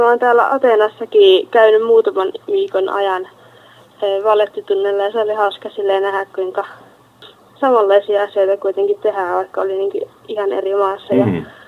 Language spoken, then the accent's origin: Finnish; Vaasa, Ostrobothnia, Finland; ja olen 19 vuotta, tuun Vaasasta ja keväällä valmistuin lukiosta